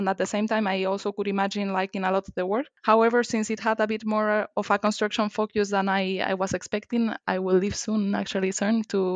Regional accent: Madrid, Community of Madrid, Spain; English is a second language; I am 27 years old. I come from Spain, from Madrid, initially, because afterwards I moved a bit around the world.

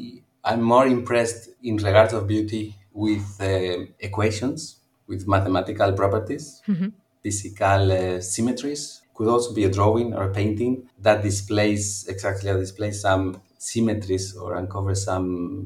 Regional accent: Valencia, Valencian Community, Spain; English is a second language; also born or lived in Cuenca; Actually, we moved to Valencia when I was still very, very young, maybe with 1 year old or something like this.

